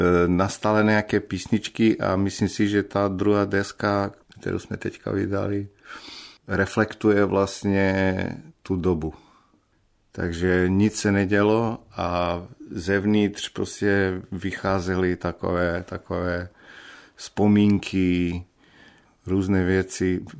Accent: Serbia; Czech is a second language; moved away as an adult; Znamená to, že jsem se narodil v Srbsku, strávil jsem tam dětství, chodil do školy, na fakultu, učil se, ale zároveň každé léto a každou zimu, když jsme měli prázdniny, tak jsme jeli do Chorvatska. Takže taťka je Chorvat, mamka Srbka.

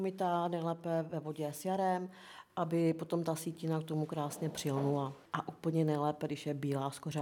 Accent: Hradec Králové, Hradec Králové Region, Czechia; jsem z Dlouhopolska, u nás vlastně v Hradci Králové

